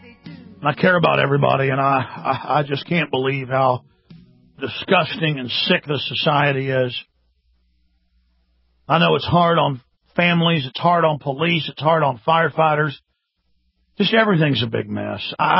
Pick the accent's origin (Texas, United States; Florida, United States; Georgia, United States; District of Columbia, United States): Texas, United States; Dallas; now in Austin, United States; I'm 34 years old. I'm from Dallas, Texas. I live in Austin, Texas.